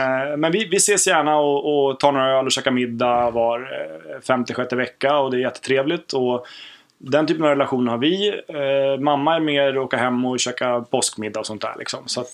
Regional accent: Danderyd, Stockholm County, Sweden; born there; also born or lived in Sandviken / Edsbyn; Nej, men jag är född på Danderyds BB 1972.

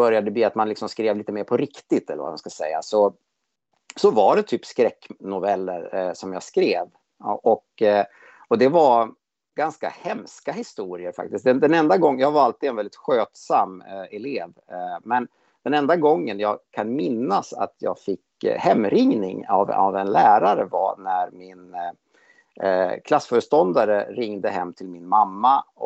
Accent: Kungsgården, Gävleborg County, Sweden; also born or lived in Sandviken; Jag kommer ifrån Sandviken. Från början är uppvuxen i ett mindre samhälle som heter Kungsgården, som ligger en mil väster om Sandviken, där jag bodde tills jag flyttade hemifrån. När jag var 20 eller 19

